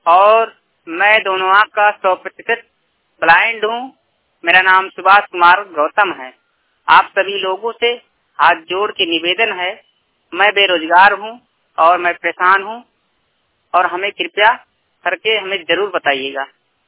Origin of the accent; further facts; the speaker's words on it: Basti, Uttar Pradesh, India; UP जिला बस्ती का रहने वाला हूँ मैं, और मैं दोनों आँख का 100% ब्लाइंड हूँ।